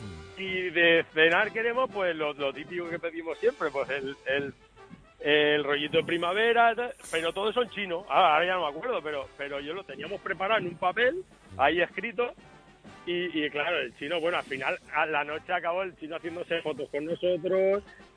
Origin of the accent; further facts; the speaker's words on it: Valencian Community, Spain; yo soy fallero, somos valencianos, soy valenciano, somos falleros...